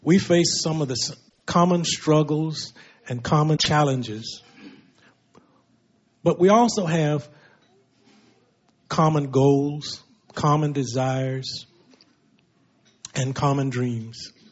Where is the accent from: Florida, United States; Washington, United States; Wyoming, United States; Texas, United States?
Texas, United States; now in California, United States; I am a native Texan, born and bred and raised in Texas, and that's the state I know and know the best.